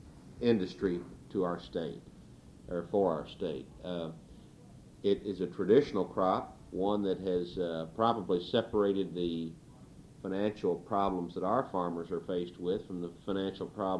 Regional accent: Henderson, Kentucky, United States; Henderson, Kentucky. I was born in Henderson, Kentucky, come from a pioneer family there in that area, settled in Henderson County in 1797

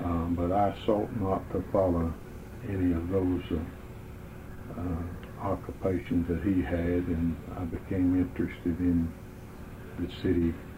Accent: Middlesboro, Kentucky, United States; I was born and reared in Middlesboro, in the western end of the section of the city of Middlesboro, which is known as the Junction. And there I was born and reared and was schooled

